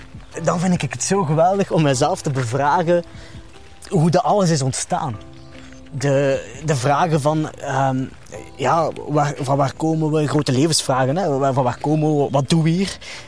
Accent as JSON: {"language": "Dutch", "town": "Ghent", "region": "East Flanders", "country": "Belgium", "said": "Ik ben een echte Gentenaar. Vroeger woonde ik hier vlakbij zelfs."}